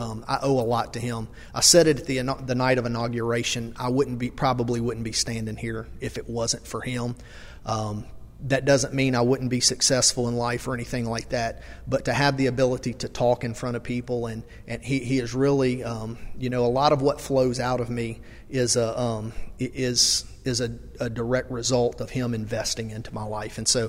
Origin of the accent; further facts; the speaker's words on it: Ocean Springs, Mississippi, United States; I was born and raised in Ocean Springs. I've been connected to Biloxi my whole life. I've lived over here since I was about 18 years old.